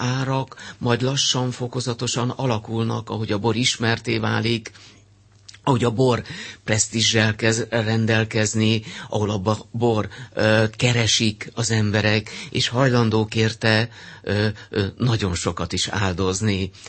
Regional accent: Borsod-Abaúj-Zemplén, Hungary; különösen az én szülőföldem, a Zemplén térségét jelentik és fémjelzik

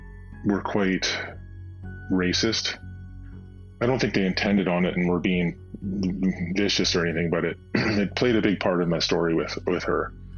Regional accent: Nanaimo, British Columbia, Canada; Yeah, originally born and raised in Nanaimo, I used to work close by to the McDonald's that she worked

